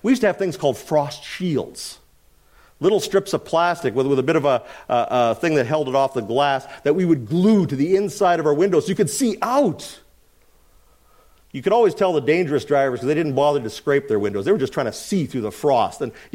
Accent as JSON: {"language": "English", "town": "Winnipeg", "region": "Manitoba", "country": "Canada", "tie": "born or raised there", "lives_now": "British Columbia, Canada", "said": "being in BC, we don't have a whole lot of frosted windows, but I grew up in Winnipeg"}